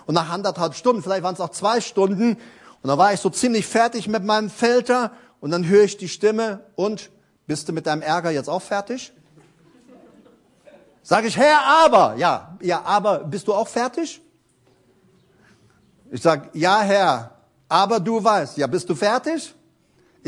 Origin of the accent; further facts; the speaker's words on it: Paraguay; German is a second language; now in Germany; ich komme ja aus Paraguay, ne? Da pflanzt man sowas, also war klar, ich komme nach Deutschland, da pflanzt man das auch, ne?